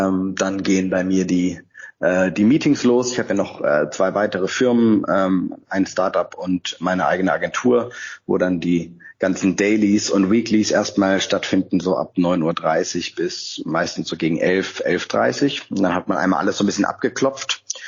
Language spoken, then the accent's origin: German; Freiburg, Baden-Württemberg, Germany; now in Hamburg, Germany; Ich bin ja gebürtiger Freiburger, aber seit 15 Jahren in Hamburg und auch seit 15 Jahren auf St. Pauli, entweder wohnhaft oder tätig